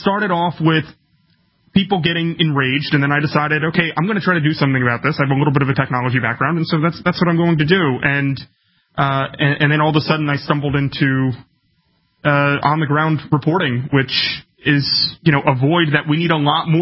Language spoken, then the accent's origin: English; Kentucky, United States; we had a governor, still do have a governor in my home state of Kentucky